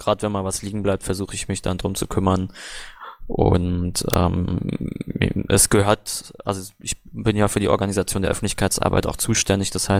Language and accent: German; Baden-Württemberg, Germany; wir sind beide aus Baden-Württemberg, Sebastian Nerz und ich